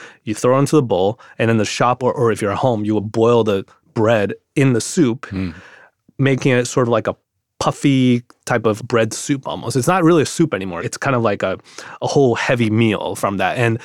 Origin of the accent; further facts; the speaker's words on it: Xi'an, Shaanxi, China; now in United States; I was born in China. I was born in Xi'an. Went to school there, immigrated to the U.S. in all over the U.S., not just New York, places like Michigan and places like Connecticut.